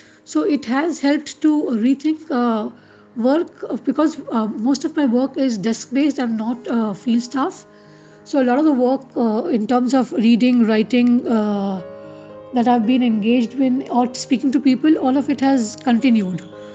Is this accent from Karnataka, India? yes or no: no; Mumbai, Maharashtra, India; moved away as an adult; now in Delhi, India; essentially I am from Bombay and I moved to Delhi for work 9 years ago.